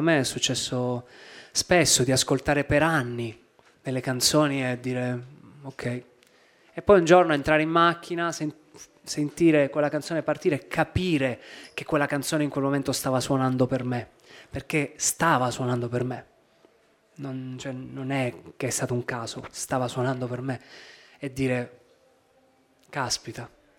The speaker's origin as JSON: {"language": "Italian", "town": "Taranto", "region": "Apulia", "country": "Italy", "tie": "born or raised there", "said": "ho voluto proprio scegliere la mia terra, perché poi ho passato a Taranto gli anni importanti, quelli delle scuole, fine scuole medie e scuole superiori, che sono anni che ti formano, ti danno l'accento, si sente ancora."}